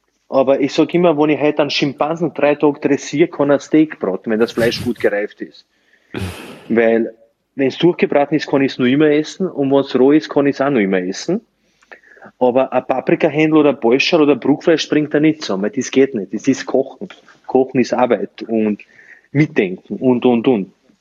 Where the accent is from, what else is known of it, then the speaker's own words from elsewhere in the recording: Burgenland, Austria; was mache ich als Burgenländer dabei?